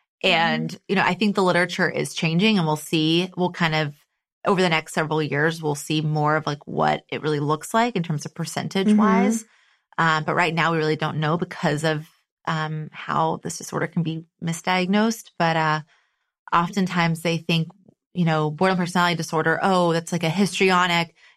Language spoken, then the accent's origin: English; Texas, United States; now in New York, United States; So I'm from Texas originally, and my husband's from Jersey. And I moved here about 11 years ago.